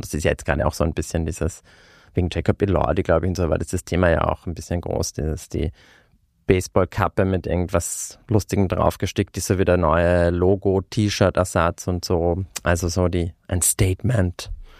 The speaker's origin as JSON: {"language": "German", "region": "Carinthia", "country": "Austria", "said": "weil ich bin ja aus Kärnten"}